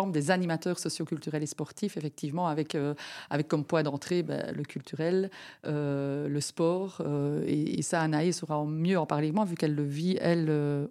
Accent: Malmedy, Wallonia, Belgium; mais moi, personnellement, je viens de Malmedy où on fête le Quarmé

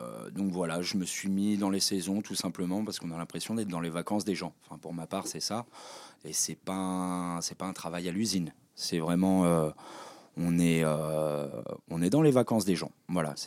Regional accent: France; nous, on est français, on a des diplômes, mais côté France.

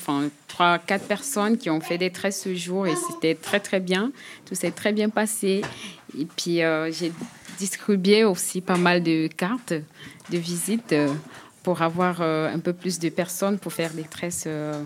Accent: Cameroon; now in Switzerland; Parce que ça fait 2 ans que je suis en Suisse. Je viens du Cameroun.

